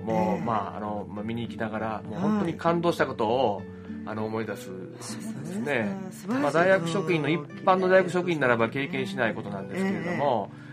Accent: Mie, Japan; moved away as an adult; also born or lived in Osaka; now in Kyoto, Japan; 本籍は京都ですけども、まあ、生まれは大阪で育ちは三重県で、学生時代以降はずっと京都という、そういう生活ですね。

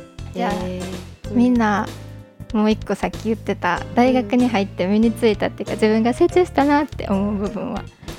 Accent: Kochi, Japan; 私は、高知県出身なんですけど、やっぱ高知県はあんまり大学がなくて

